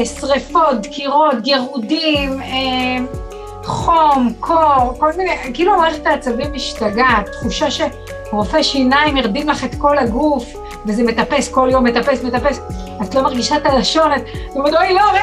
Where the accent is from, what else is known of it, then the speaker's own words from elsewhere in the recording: Machanayim, Northern District, Israel; אוקיי, אז אני מקיבוץ מחניים, נולדתי כאן, אבל חזרתי לגור פה